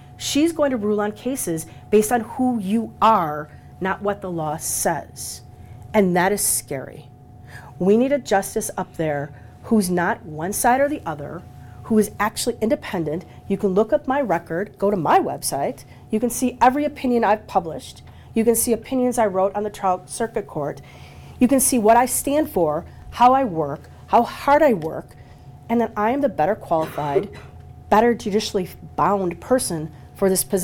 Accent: Wisconsin, United States; I was born in Wisconsin, left it only for 3 years to go to Georgetown Law School.

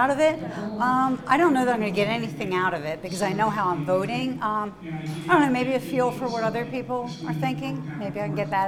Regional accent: Sun Prairie, Wisconsin, United States; and I'm from Sun Prairie.

